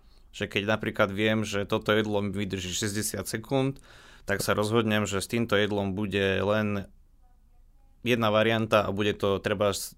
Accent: Banská Bystrica, Banská Bystrica Region, Slovakia; keďže aj u nás v Banskej Bystrici v podstate okrem jednej reštaurácii to je neexistujúci segment

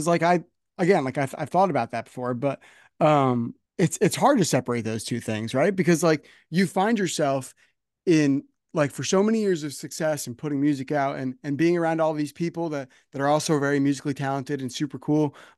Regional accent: New Jersey, United States; Like I said, I'm from New Jersey, right?

